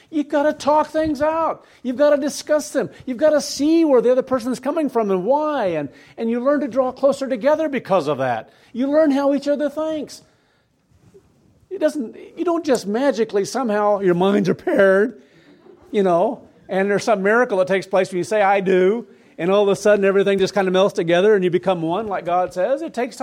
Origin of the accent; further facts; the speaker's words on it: Kansas, United States; Now, I grew up in Kansas, in the Midwest